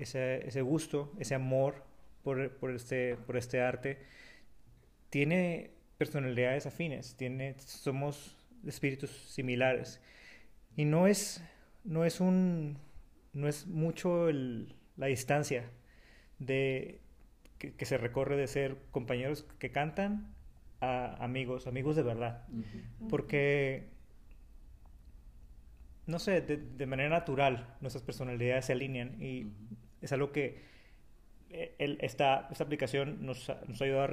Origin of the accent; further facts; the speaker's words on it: Culiacán, Sinaloa, Mexico; now in Los Angeles, United States; soy de Culiacán, Sinaloa, pero vivo en Los Ángeles.